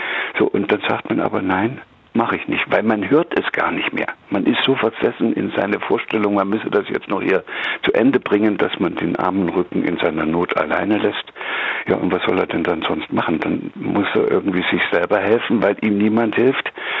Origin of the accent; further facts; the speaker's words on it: East Germany, Germany; meine Eltern beschlossen haben, von dem Dorf und der Wassermühle, wo ich groß geworden bin, in die Stadt zu ziehen. In der damaligen DDR ist das gewesen.